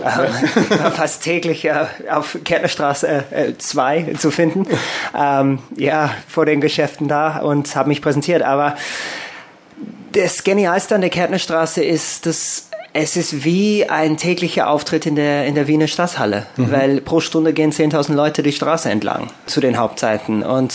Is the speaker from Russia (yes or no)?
no; England, United Kingdom; German is a second language; now in Austria; Ja, also ich bin Engländer